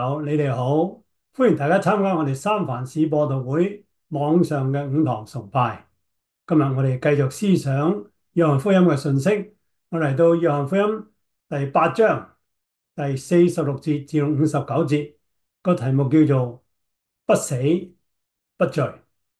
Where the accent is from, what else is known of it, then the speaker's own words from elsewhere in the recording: China; 但我哋中国人呢，对死确系有一种莫名嘅恐惧